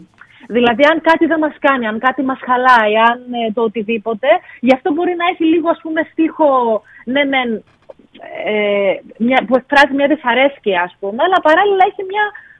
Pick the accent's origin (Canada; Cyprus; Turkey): Canada; Toronto, Ontario; Έχω μεγαλώσει και έχω γεννηθεί στον Καναδά, στο Τορόντο του Καναδά. Οι γονείς όμως είναι Έλληνες. Η μαμά είναι Κερκυραία, έχω μεγαλώσει εδώ, έχω πάει σχολείο. Ο μπαμπάς όμως είναι από τα Ιωάννινα, τα όμορφα Γιάννενα.